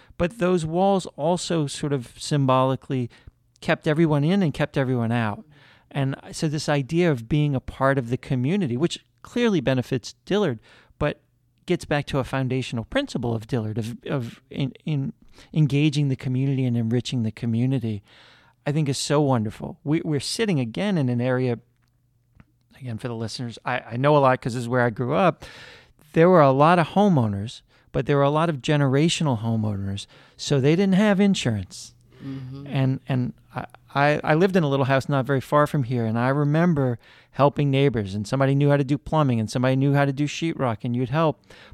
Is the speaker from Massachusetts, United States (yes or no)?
no; New Orleans, Louisiana, United States; as a white guy growing up in Gentilly